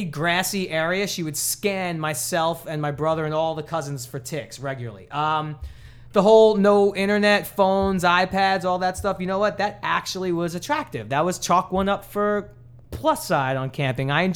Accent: Brooklyn, New York, United States; But I have never been camping because I grew up in Brooklyn. All right. There's no woods anywhere. It's a concrete jungle.

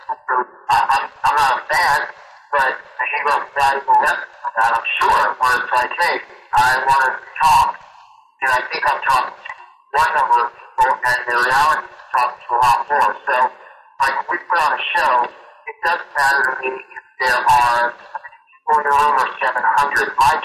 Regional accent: New York, United States; Well, I'm from New York, and I always hope for the Yankees

